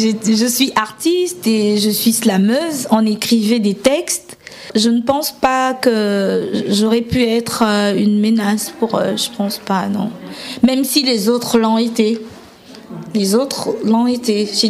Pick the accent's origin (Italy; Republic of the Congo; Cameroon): Republic of the Congo; moved away as an adult; Oui, je viens du Congo-Brazzaville, un pays que j'aime énormément et qui me manque beaucoup, mais dans lequel j'ai pas pu rester, en fait. Je n'ai pas pu rester au Congo-Brazzaville.